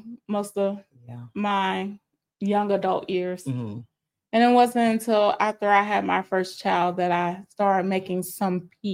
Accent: Cincinnati, Ohio, United States; So originally I'm from Cincinnati, Ohio.

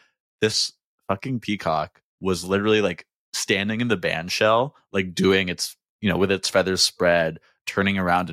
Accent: United States; But the thing is, as an American tourist in Portugal, you end up eating meals at restaurants next to other American tourists in Portugal.

